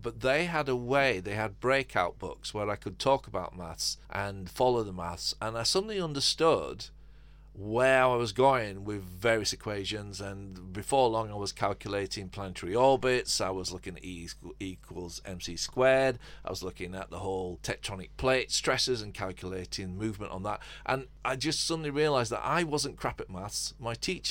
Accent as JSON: {"language": "English", "region": "England", "country": "United Kingdom", "said": "Yeah, we're English, so we're probably pronouncing that really incorrectly."}